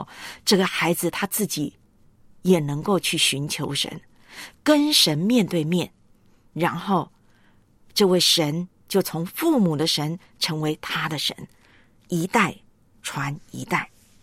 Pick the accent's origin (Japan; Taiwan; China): China; 或者我们中国人说的家规庭训